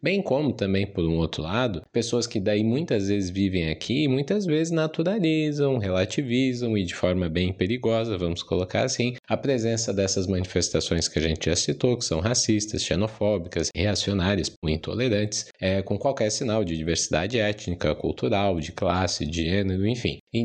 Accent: Santa Catarina, Brazil; eu sou catarinense, de origem catarinense, e o Estação Brasil é produzido aqui em Santa Catarina, né, então eu falo aqui diretamente do estado e sempre morei no estado.

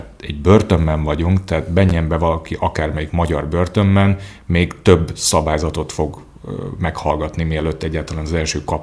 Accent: Hungary; hanem én a magyar vagyok. Tehát, hogy ott én a saját hazámat is képviselem egy picit

